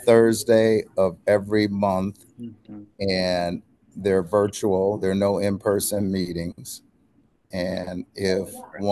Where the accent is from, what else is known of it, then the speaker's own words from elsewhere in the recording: Madison, Wisconsin, United States; I grew up here in Madison. Retired City of Madison firefighter.